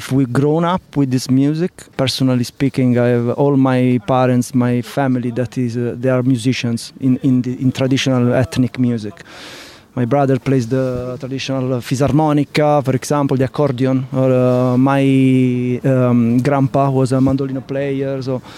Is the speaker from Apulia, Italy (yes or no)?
yes; Bari, Apulia, Italy; English is a second language; I discovered reggae in my region, La Puglia. I come from Bari, is the La Botte de la Italy, the south of Italy, and there's a lot of reggae music there because it's the Jamaica of Italy.